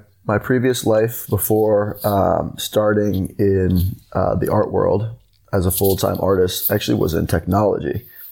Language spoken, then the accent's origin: English; New York City, New York, United States; I'm from New York City. I'm 26 years old